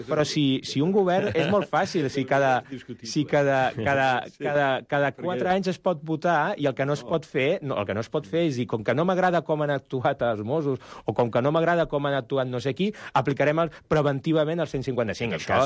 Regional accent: Catalonia, Spain; Com a ciutadà català, jo com a independentista, però com a ciutadà, com a elector català

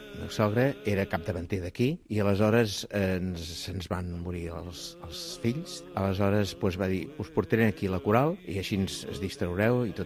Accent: Badalona, Catalonia, Spain; born there; vaig néixer a Badalona, dalt de la vila, ja fa 75 anys.

